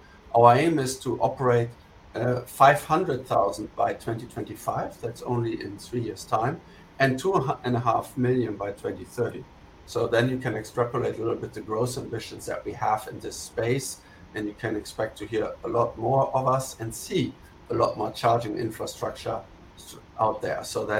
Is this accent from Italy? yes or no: no; Germany; English is a second language; now in United States; You hear from my accent, I'm actually German. And in Europe or in Germany, as a private person, you don't really drive pickup trucks.